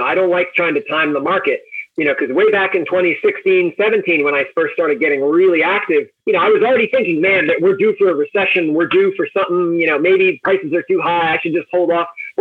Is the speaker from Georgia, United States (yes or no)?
no; Maine, United States; I did. Yeah, I grew up in Maine. I live about a half mile from the house I grew up in.